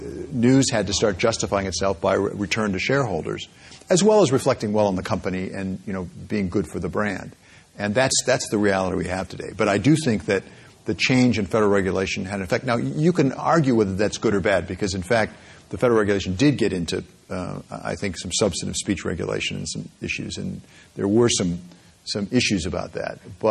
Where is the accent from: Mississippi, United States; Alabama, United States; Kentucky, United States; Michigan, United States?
Michigan, United States; I come from Michigan, as I said. I went to the University of Michigan, you know, when we had Bo Schembechler as our coach.